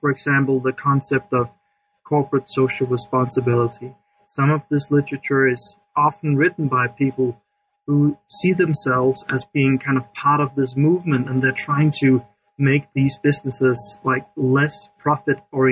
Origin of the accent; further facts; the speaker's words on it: Denmark; I'm from Denmark.